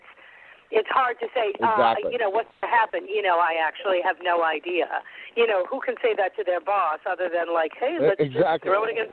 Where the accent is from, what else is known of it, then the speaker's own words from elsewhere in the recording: East Coast, United States; like growing up on the East Coast, you know, I grew up very similar to how the kids on the Jersey Shore grew up.